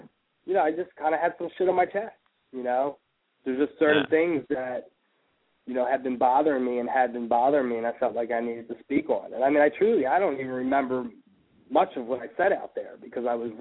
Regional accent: Philadelphia, Pennsylvania, United States; I mean, I grew up in South Philly, you know, right near the vet, and, you know, right near the arena, as a matter of fact.

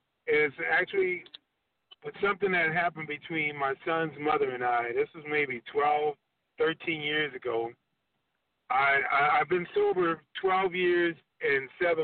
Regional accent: New Orleans, Louisiana, United States; I'm originally from New Orleans. I'm American mutt.

